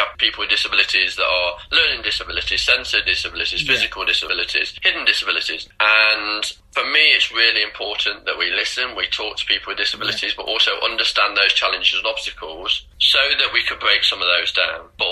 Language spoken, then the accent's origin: English; United Kingdom; because I feel that's my responsibility as a British athlete, but also as a person.